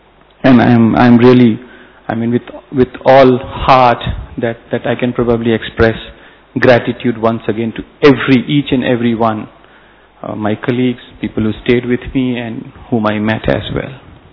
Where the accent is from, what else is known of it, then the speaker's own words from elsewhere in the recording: Bangalore, Karnataka, India; I am from Bangalore. I work as an engagement manager in a US-based firm in Bangalore.